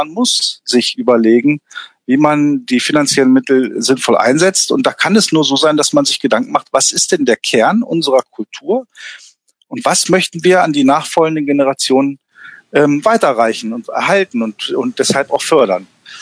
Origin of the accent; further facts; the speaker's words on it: Wolfsburg, Lower Saxony, Germany; Ja, also Wolfsburg ist meine Heimatstadt und natürlich möchte ich hier auch positiv wirken.